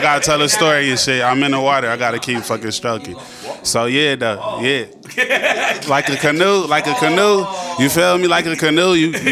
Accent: Detroit, Michigan, United States; I went to middle school in Highland Park. I'm from Detroit though.

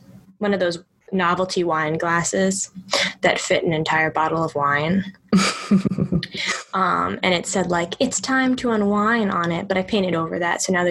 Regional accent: Florida, United States; My parents are driving it up on the 23rd and 24th because I'm from Florida.

